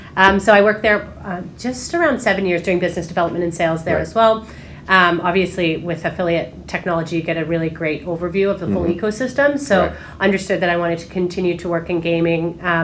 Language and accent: English; Canada; moved away as an adult; now in London, United Kingdom; So I'm Canadian. I live in London now. I moved over to London when I joined Kambi